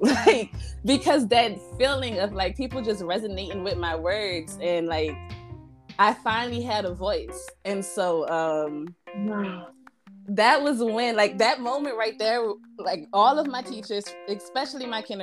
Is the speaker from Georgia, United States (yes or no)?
no; New Orleans, Louisiana, United States; So I'm from New Orleans, born and raised in New Orleans.